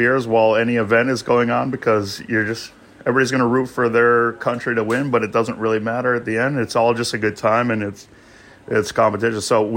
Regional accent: Michigan, United States; now in Beijing, China; I grew up in Michigan, so it's a Detroit-style pizza place in Beijing.

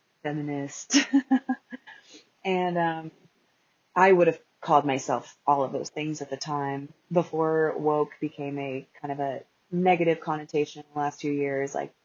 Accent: Oklahoma, United States; I came from Oklahoma, and I wasn't born there, but I grew up. I spent my whole life in Oklahoma

